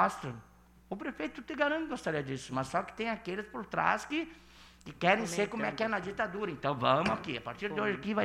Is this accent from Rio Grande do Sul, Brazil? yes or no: yes; Rio Grande do Sul, Brazil; que vão falar aqui de gaúcho, já que nós somos gaúchos